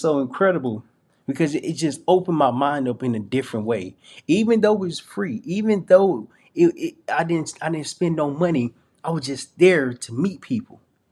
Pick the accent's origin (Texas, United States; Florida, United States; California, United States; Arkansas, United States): Arkansas, United States; Little Rock; It was different from what I'm used to. I'm from Little Rock, Arkansas, where it was different.